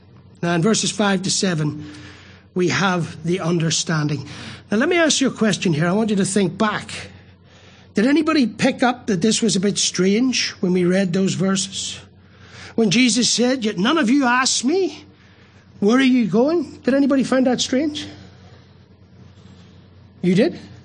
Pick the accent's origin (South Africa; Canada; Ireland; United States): Ireland; I'm an Irishman, and I know that you can't be steam, ice, and water all at the same time.